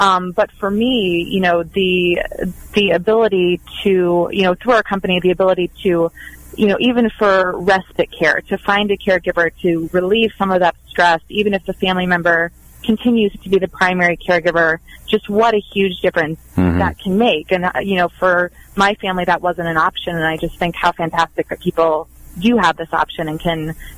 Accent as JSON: {"language": "English", "region": "Midwest", "country": "United States", "said": "But personally, my background, I'm from the Midwest."}